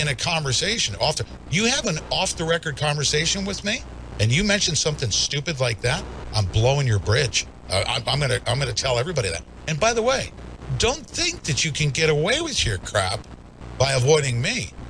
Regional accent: Ohio, United States; I'm from Ohio.

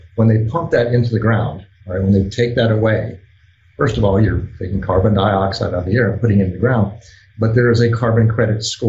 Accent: Texas, United States; Now I'm from Texas, so I brag about that.

